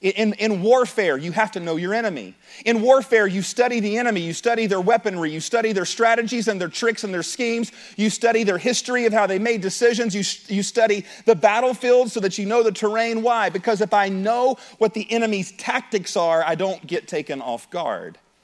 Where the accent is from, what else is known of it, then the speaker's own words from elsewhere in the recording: Appalachia, United States; I think about growing up in Appalachia, just a couple hours north of here